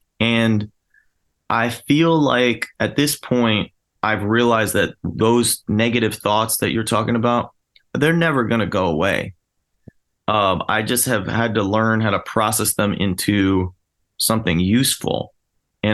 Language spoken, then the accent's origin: English; New Jersey, United States; And look, I grew up in New Jersey, mm-hmm. and there's a certain culture where I grew up that is an underdog culture, right? Like, everybody makes fun of New Jersey.